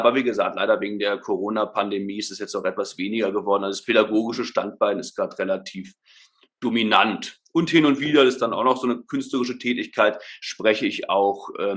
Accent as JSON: {"language": "German", "region": "Berlin", "country": "Germany", "tie": "born or raised there", "lives_now": "Stuttgart, Germany", "said": "Geboren, aufgewachsen bin ich ursprünglich in Berlin. Leben tue ich jetzt, wie gesagt, in Stuttgart."}